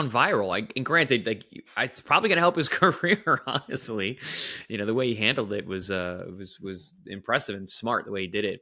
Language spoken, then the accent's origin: English; New York, United States; I'm very proud, you know, proud of him as a New Yorker.